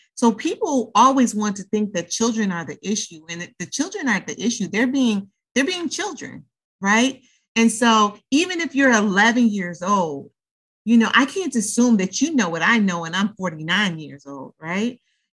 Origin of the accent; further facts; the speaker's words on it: Midwest, United States; And so, because I'm from the Midwest as well